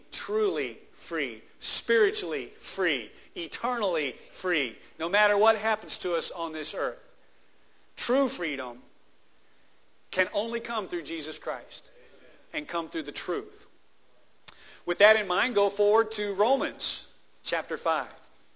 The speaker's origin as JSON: {"language": "English", "town": "Lebanon", "country": "United States", "tie": "born or raised there", "said": "I was proud to be from my hometown of Lebanon."}